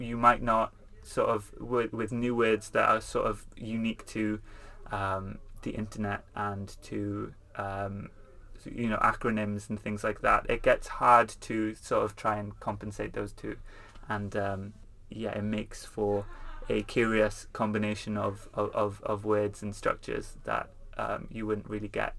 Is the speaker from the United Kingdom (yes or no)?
yes; Wales, United Kingdom; first language Welsh; English is a second language; I spoke it at home. I didn't speak English for a few years as I was growing up, and learnt Welsh quite naturally with my parents and my grandparents.